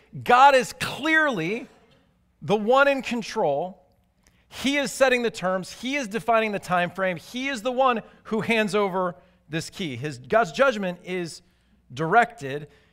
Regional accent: Chicago, Illinois, United States; You know, I'm from Chicago, right? So in Chicago, every year, around the fall, we get a plague.

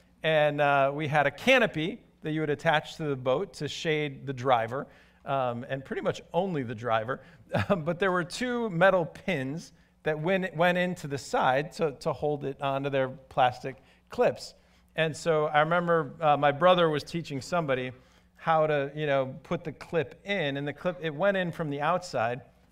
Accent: Chicago, Illinois, United States; also born or lived in Wisconsin, United States; I think most of you know I'm from Chicago. And if you get to know me, you'll know I actually spent more time in my childhood and young adulthood, more time in southeast Wisconsin than I did in the city of Chicago.

